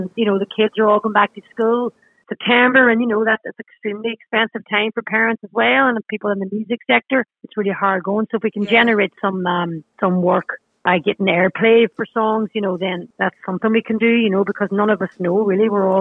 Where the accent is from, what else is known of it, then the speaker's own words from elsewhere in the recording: Derry, Northern Ireland, United Kingdom; my mum was a hairdresser when we were growing up in Derry